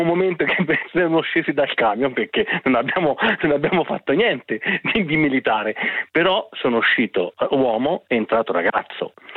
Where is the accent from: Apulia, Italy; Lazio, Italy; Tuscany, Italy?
Tuscany, Italy; Montepulciano; Io sono da Montepulciano